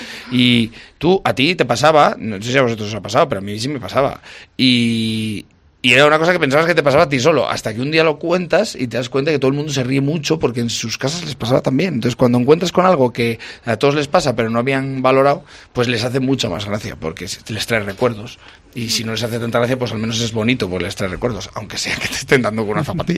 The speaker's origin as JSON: {"language": "Spanish", "region": "Castile and León", "country": "Spain", "said": "Yo, eso, soy de un pueblo de Valladolid y que toda esta toda esta información llegue a mi pueblo, llegue a la última casa de mi pueblo, pues es maravilloso."}